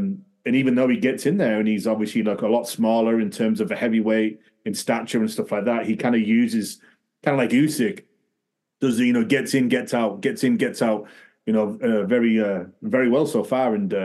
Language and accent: English; United Kingdom; Being a Brit, I think he's good to watch.